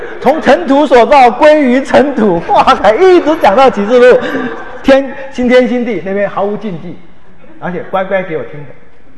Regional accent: Wenzhou, Zhejiang, China; 我们温州人好面，温州人是挺好面

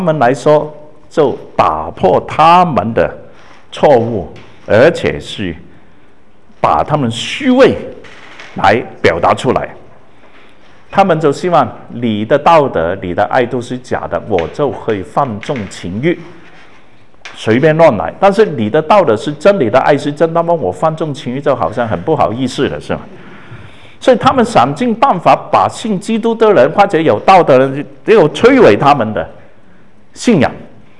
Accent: Guangdong, China; 我们广东人从前把死跟洗都那个音都搞错嘛

